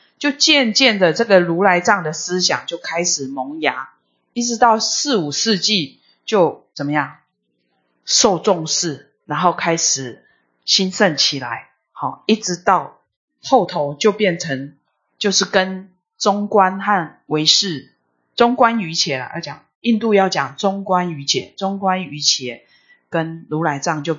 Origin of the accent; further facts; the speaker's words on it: China; 因为我们中国人喜欢什么？生性比较喜欢简易的东西